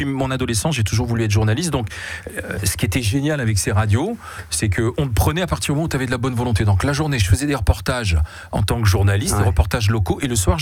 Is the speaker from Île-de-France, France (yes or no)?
no; Nice, Provence-Alpes-Côte d'Azur, France; Oui, je suis niçois.